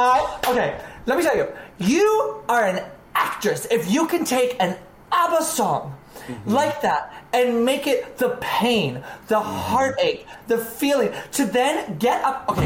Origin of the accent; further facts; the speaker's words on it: Maryland, United States; I'm from Maryland.